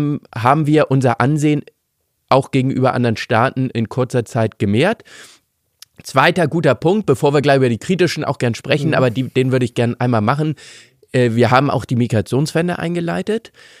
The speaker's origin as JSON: {"language": "German", "region": "Hamburg", "country": "Germany", "said": "bin Hamburger jung"}